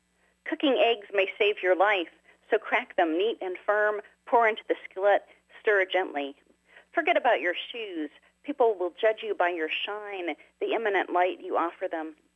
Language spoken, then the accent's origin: English; Oak Ridge, Tennessee, United States; growing up in America's secret city, which is Oak Ridge, Tennessee. That's where I grew up. And they built nuclear bombs there.